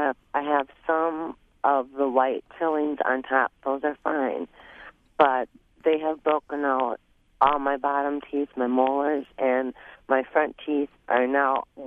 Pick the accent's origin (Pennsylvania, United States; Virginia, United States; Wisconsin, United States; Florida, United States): Wisconsin, United States; Wausau